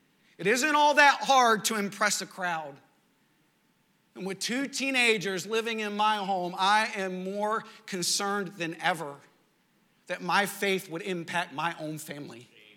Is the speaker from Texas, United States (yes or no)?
yes; Texas, United States; Now, I grew up in West Texas. We were 5 hours away from the nearest lake.